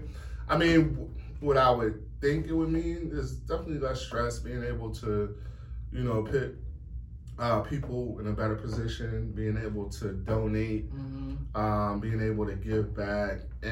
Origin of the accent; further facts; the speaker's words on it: Philadelphia, Pennsylvania, United States; I grew up in Philly. Every time I go home